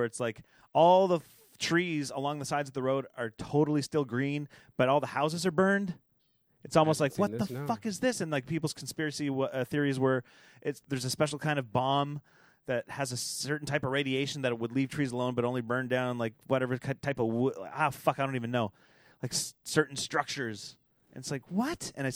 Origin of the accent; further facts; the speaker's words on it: New Brunswick, Canada; like we said we're from Canada. He's like, oh, cool, where? New Brunswick, and I was about to say it's like just north of Maine.